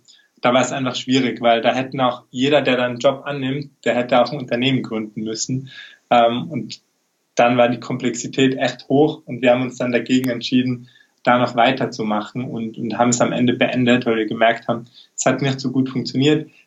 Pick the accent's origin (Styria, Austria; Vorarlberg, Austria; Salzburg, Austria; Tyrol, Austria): Tyrol, Austria; wie schon angekündigt. Ich komme eben aus Tirol